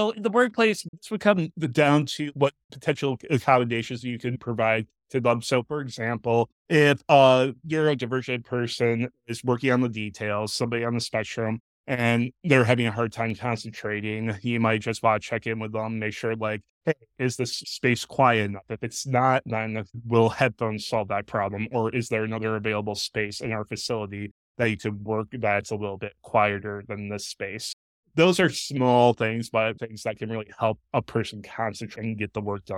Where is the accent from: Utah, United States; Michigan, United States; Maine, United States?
Michigan, United States; Michigan, for me, it's my home state. It's where I grew up.